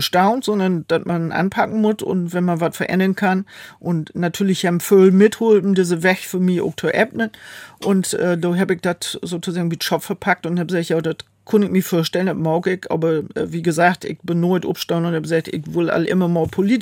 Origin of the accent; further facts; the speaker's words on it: Lower Saxony, Germany; 61 Jahre alt, bin verheiratet, wir haben zwei erwachsene Kinder, wir haben fair, wunderbare Enkelkinder. Ich komme aus Landkreis Leer, aus Buhren, ist meine Heimatgemeinde, wo ich auch noch kommunalpolitisch mit aktiv bin.